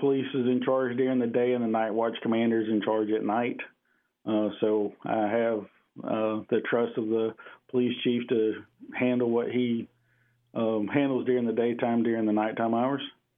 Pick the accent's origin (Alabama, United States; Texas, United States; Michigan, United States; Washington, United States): Alabama, United States; Montgomery; also born or lived in Wetumpka; And I grew up living in Montgomery and in a small community called Wetumpka, where my mother was born and raised.